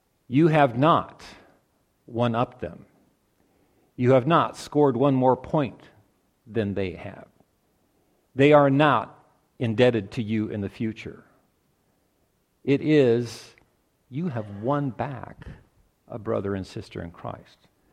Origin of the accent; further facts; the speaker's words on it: New Providence, New Jersey, United States; Major places where that happens is in my hometown of New Providence